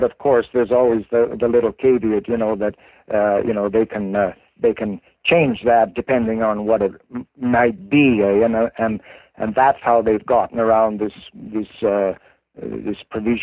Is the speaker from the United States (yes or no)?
no; Canada; which I feel that anyways as a Canadian citizen, I have a right and I have a duty. If I see things happening in my country